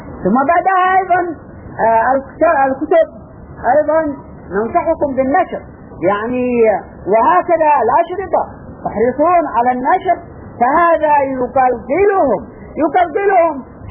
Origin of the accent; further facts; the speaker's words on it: Yemen; السليحيون عندنا في اليمن أظن